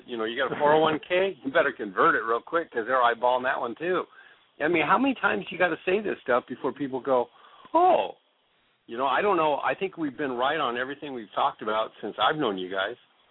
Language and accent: English; Oregon, United States; also born or lived in Washington / Alaska; I grew up in Oregon, Washington, before I went to Alaska.